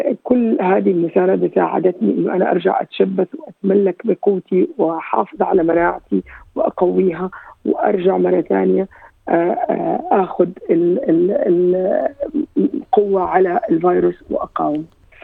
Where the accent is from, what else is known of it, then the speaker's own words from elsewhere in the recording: Jordan; now in France; أنا مغتربة أردنية من ما يقارب 27 سنة بفرنسا